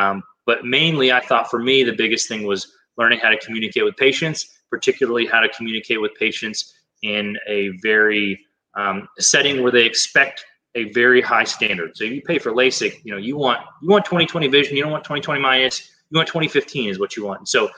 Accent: Florida, United States; So I'm from Florida originally, went to undergrad at University of Florida. And then went to UAB School of Optometry just because I didn't really want to stay in Florida forever.

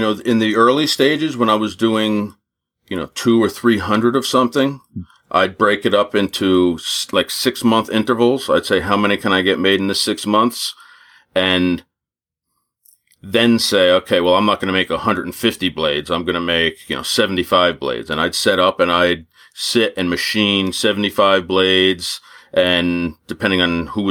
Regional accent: New Jersey, United States; And I'm from New Jersey, so, you know, there's that.

